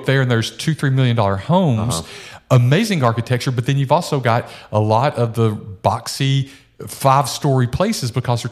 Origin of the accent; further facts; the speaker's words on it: Oak Ridge, Tennessee, United States; I grew up outside of Oak Ridge, Tennessee